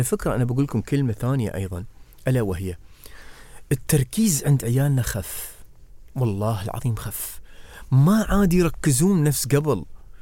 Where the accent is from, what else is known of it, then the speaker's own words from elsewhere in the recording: United Arab Emirates; ما هم عندنا في الإمارات بس ولا في دبي ولا في أبوظبي